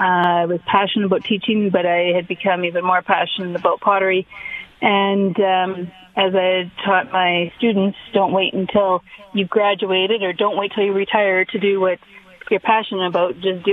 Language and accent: English; Wynyard, Saskatchewan, Canada; In 2013, my family and I moved back to Wynyard, which is my hometown